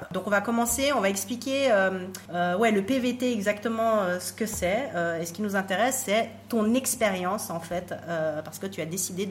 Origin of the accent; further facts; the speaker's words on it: Switzerland; Je viens de Suisse, donc quand même, le niveau est assez élevé.